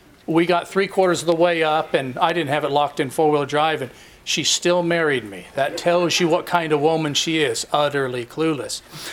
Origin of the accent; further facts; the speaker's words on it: United States; I'm an American, but you can't generalize how I am.